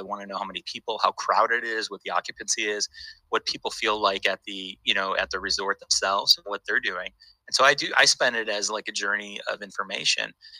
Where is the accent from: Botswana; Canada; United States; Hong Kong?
United States; Chicago, Illinois; I grew up in Chicago and Northwest Side. I lived actually in the city because when you work for the city in Chicago, they want you to live in the city.